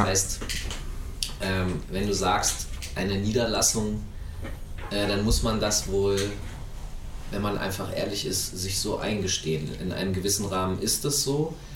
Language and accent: German; Germany; Was höre ich eigentlich als Deutscher in Deutschland für Musik?